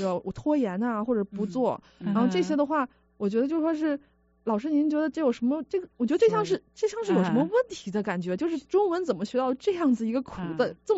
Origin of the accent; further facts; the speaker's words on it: China; 不只是说我们是中国人所以要学中文